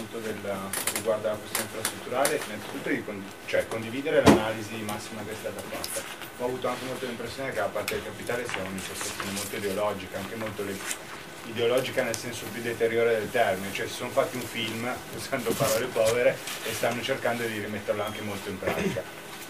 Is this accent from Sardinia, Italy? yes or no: no; Turin, Piedmont, Italy; Vabbè, io sono torinese